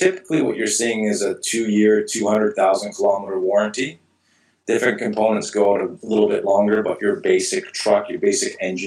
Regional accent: Canada; being a Canadian myself

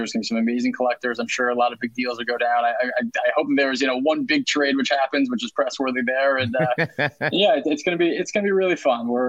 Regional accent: New York, United States; I grew up here in New York, so I'm pretty much down the line for baseball, Yankees, basketball, Knicks, for football, Giants.

